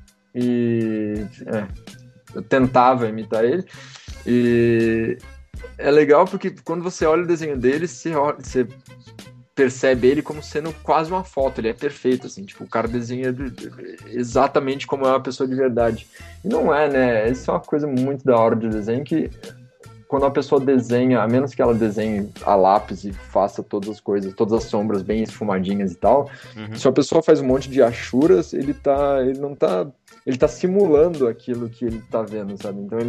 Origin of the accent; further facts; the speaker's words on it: São José dos Campos, São Paulo, Brazil; now in São Paulo, Brazil; Mas eu sou de São José dos Campos, eu vim para São Paulo para fazer faculdade